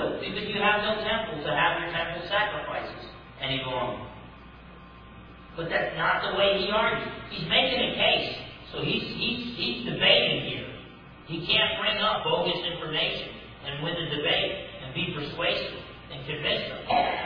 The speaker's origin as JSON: {"language": "English", "region": "New Jersey", "country": "United States", "tie": "born or raised there", "said": "I'm from New Jersey, okay? I grew up in Essex County, New Jersey."}